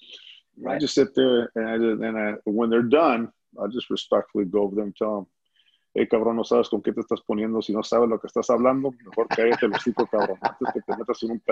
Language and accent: English; Los Angeles, California, United States; You know, I was born in East LA, and then I went to Garfield High School and, you know, graduated class of 1991.